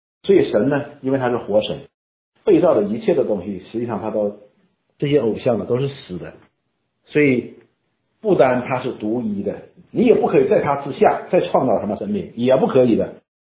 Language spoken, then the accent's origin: Chinese; China; 我们中国人有名讳嘛，对吧